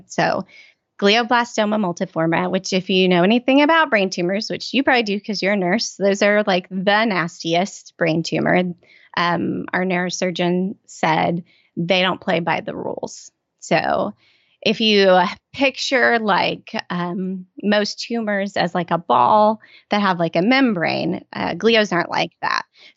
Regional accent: Oklahoma, United States; And my family, I'm from Oklahoma, so my family all still lives in Oklahoma.

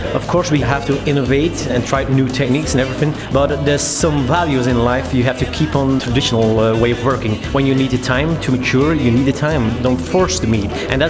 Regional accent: Brussels, Brussels-Capital Region, Belgium; I'm an artisan butcher from Sint-Isbald-Kokseide and my hometown Brussels also.

